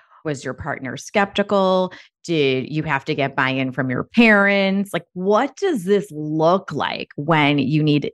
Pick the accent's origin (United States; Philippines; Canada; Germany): Philippines; I mean, I'm Filipino, so I totally understand like the Asian control that my parents had.